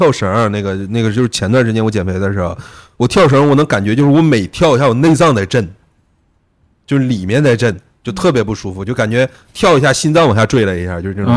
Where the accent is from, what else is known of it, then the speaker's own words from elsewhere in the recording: Northeast China, China; 因为我东北人嘛，咱们东北人就是习惯